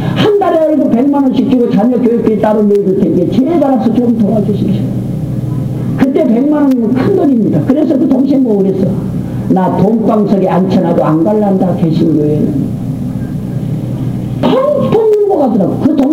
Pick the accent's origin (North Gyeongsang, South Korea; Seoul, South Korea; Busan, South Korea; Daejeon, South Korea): Seoul, South Korea; 나 영목동이 우리 집이고 동대문 구청이 내 호적이 있습니다. 나는 그럼 어디 사람이야? 서울 사람입니다. 서울에서 자랐으면서 지금까지 창경은 구경 지금까지 안 해봤어.